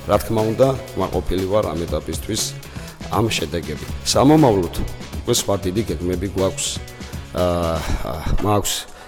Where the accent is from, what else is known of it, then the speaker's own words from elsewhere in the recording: Adjara, Georgia; რომ განვითარდეს ამ ჩვენს კუთხეში აჭარაში ეს სუმოს ჭიდაობა